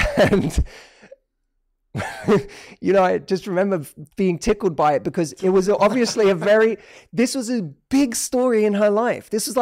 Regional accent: England, United Kingdom; I am not. I'm English.

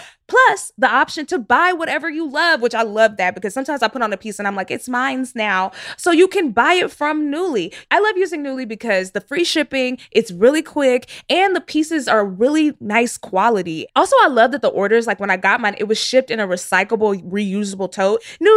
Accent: the South, United States; You know, and listen, I'm from the South. I love this country music, honey.

